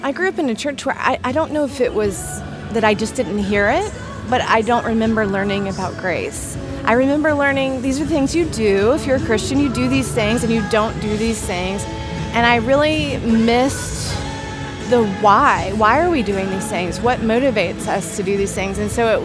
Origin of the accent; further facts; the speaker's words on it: Texas, United States; born there; now in Virginia, United States; I'm a Texan by birth, but we live in Virginia now, and I love it.